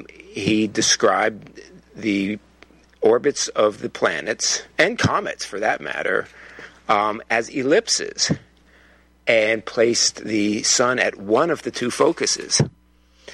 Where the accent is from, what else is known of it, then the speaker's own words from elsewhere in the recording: United States; I'm using miles because I'm an American.